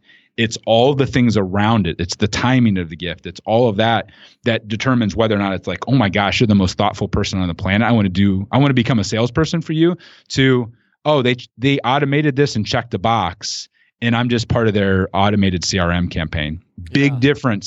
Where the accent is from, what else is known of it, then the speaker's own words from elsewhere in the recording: Midwest, United States; based upon where I grew up in the Midwest here, Hillbilly Elegy.